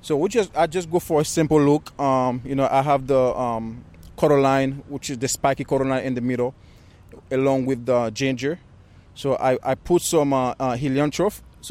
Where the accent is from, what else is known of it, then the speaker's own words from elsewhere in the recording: Haiti; now in United States; Growing up in Haiti, that's the survival mode.